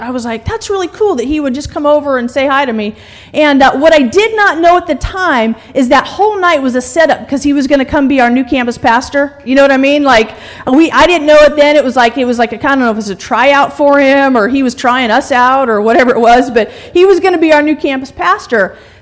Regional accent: California, United States; because I'm from California.

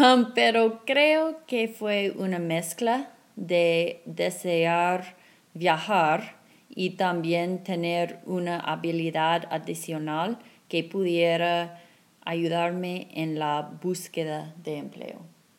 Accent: Colorado, United States; Spanish is a second language; also born or lived in Salt Lake City, Utah; Yo nací y crecí aquí en Colorado, justo al norte de Denver, un poco. Fui a la universidad aquí en Colorado también

